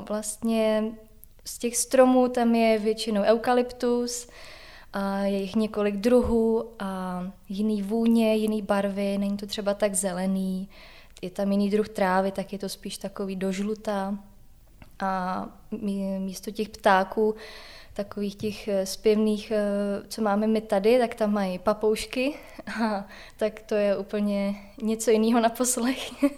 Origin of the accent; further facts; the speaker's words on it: Prague, Czechia; now in Australia; Vyrostla jsem na kraji Prahy, v rodinném domku, a právě u lesa velkého a se zahrádkou.